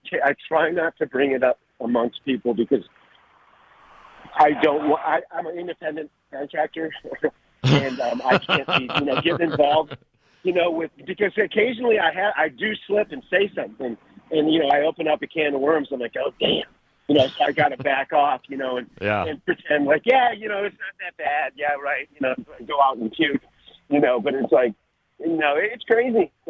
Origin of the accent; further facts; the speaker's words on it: Detroit, Michigan, United States; moved away; But yeah, no, I'm from Detroit, but I've lived down here for 30 plus years.